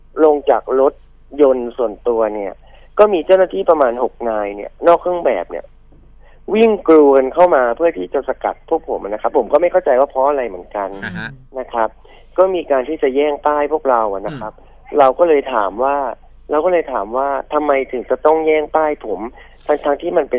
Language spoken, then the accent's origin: Thai; Rayong, Thailand; เพราะผมรู้ข่าวก็เราเป็นคนระยองอะคร